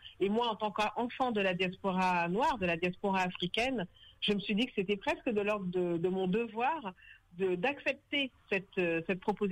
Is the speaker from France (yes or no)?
yes; France; moi je suis originaire du Mali et du Sénégal, j'ai grandi en France et j'ai un attachement très profond pour mes origines ouest-africaines et notamment sahéliennes.